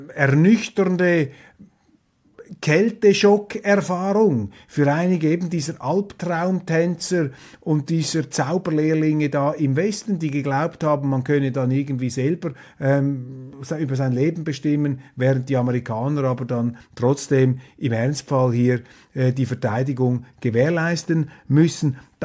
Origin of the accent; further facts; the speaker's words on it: Switzerland; Und ich sage das als Schweizer, der sich natürlich auch große Sorgen macht für unser Land.